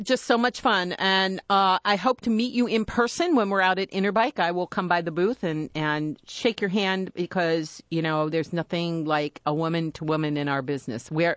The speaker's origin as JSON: {"language": "English", "town": "Philadelphia", "region": "Pennsylvania", "country": "United States", "tie": "born or raised there", "said": "My hometown."}